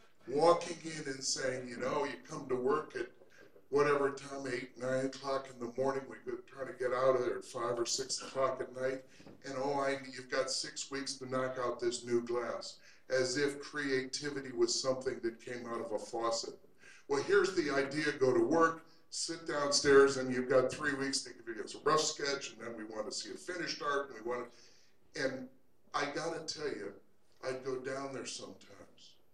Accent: Chicago, Illinois, United States; I get to come back to Chicago, my hometown. I have family and friends here.

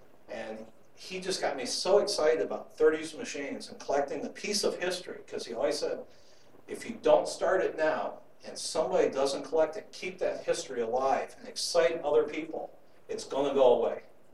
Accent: Ohio, United States; I grew up in Ohio, and when I would go visit my aunt, she'd give me a bunch of dimes and nickels

